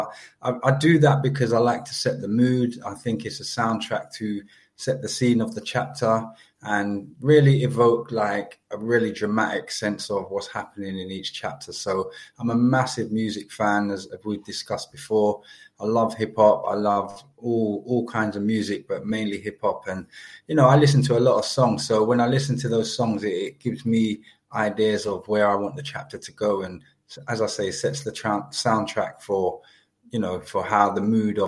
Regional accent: London, United Kingdom; So again, I'm from London.

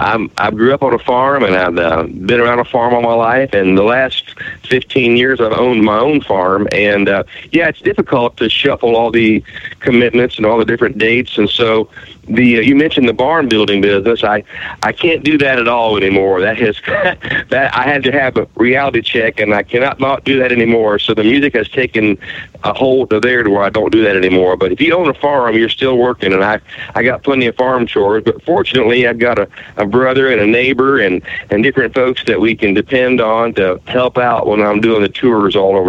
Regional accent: Ohio, United States; accent: country; Well, I grew up in southwestern Ohio, and that's where I currently live right now.

